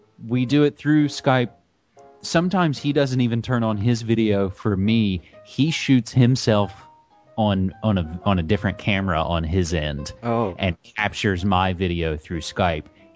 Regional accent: West Virginia, United States; I'm from West Virginia.

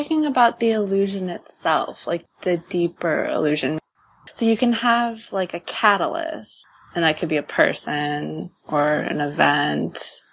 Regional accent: United States; I'm a proper American girl. I was raised on Disney film.

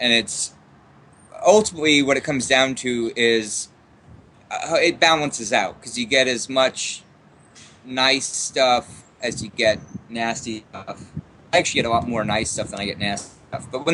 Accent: United States; because I'm an American and I grew up in the fucking propaganda capital of the world?

